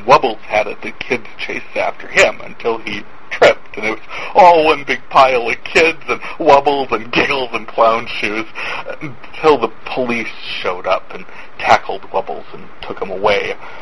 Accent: North Dakota, United States; I am from North Dakota

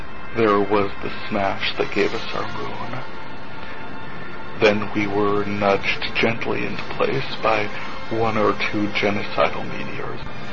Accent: North Dakota, United States; I am from North Dakota, where this past week we were thankful for, oh, lots of things.

